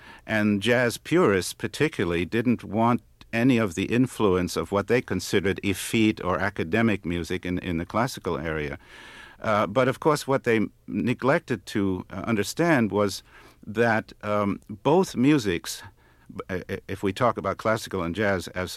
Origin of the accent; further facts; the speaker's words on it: New York, United States; I, as a teenager, was growing up in New York